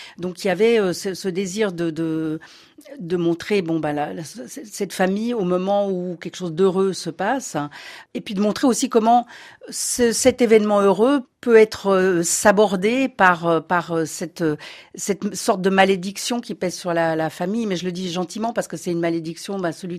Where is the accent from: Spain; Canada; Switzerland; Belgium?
Switzerland; now in Paris, France; Alors bon, je suis suisse, mais j'habite depuis 30 ans à Paris, donc je suis quand même devenue un peu française.